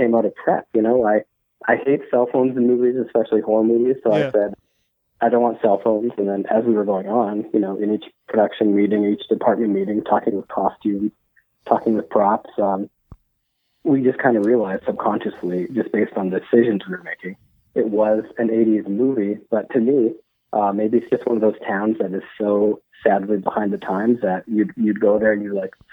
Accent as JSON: {"language": "English", "region": "Saskatchewan", "country": "Canada", "tie": "born or raised there", "said": "Yes, I've always been from Saskatchewan"}